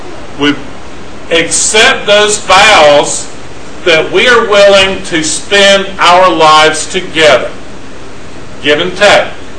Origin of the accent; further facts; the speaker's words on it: Douglasville, Georgia, United States; from Douglasville, Georgia. I go to the Antioch congregation.